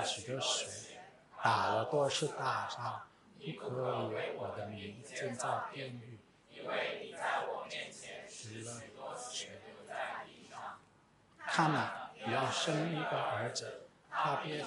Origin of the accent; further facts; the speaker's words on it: Sha Tin, Hong Kong; 因为我爸爸是美国人，我妈妈是菲律宾人的，但是我是在旁边的医院出生的，所以小学中学都是在沙田，都是读本地学校的。